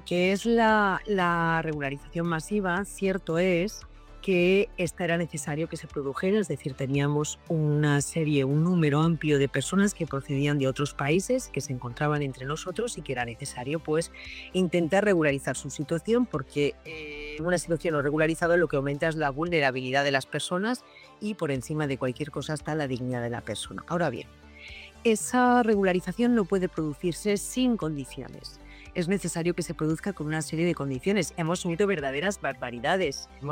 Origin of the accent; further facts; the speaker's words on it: Spain; yo o tú, como español